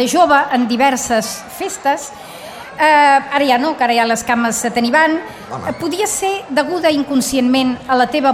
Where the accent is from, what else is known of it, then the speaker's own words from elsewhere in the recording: Barcelona, Catalonia, Spain; born there; now in Sitges, Spain; Jo sempre dic que vaig néixer a Barcelona i renéixer a Sitges amb el canvi de mil·lenni. Ara crec que ja em puc dir sitgetana.